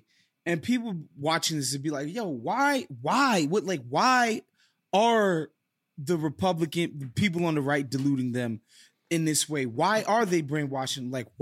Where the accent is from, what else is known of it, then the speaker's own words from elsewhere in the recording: United States; But I remember thinking to myself, as an American, being there